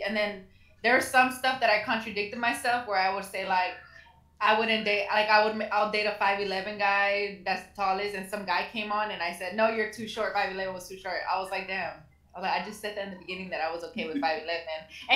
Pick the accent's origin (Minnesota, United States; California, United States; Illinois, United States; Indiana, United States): California, United States; Watts; I'm from Watts, California. I'm 27 years old.